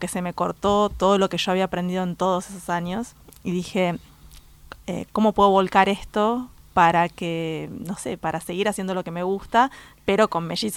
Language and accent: Spanish; Argentina; moved away as an adult; aproximadamente como en el 2000 empecé mi travesía fuera de Argentina trabajando en cruceros, después volví, después me fui de vuelta